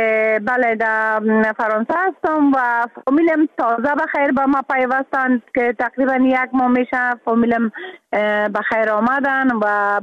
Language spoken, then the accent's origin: Persian; Afghanistan; moved away; حتی حالا که من در بیرون از افغانستان هستم